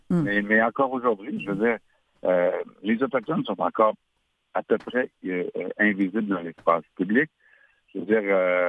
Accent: Quebec, Canada; Moi, j'ai grandi dans le Québec encore où l'Église prenait beaucoup de place.

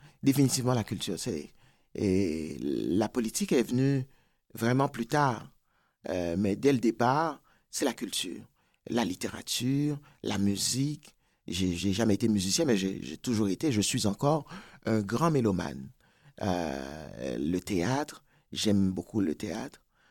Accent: New York, United States; also born or lived in Port-au-Prince, Haiti; J'ai dit, ben, je viens de New York.

